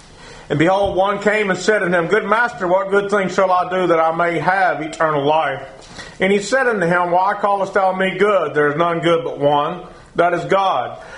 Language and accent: English; Texas, United States; You know, growing up in Texas, if you had a big ranch, you were somebody. And if you didn't have a big ranch, you was nobody. I grew up being a nobody.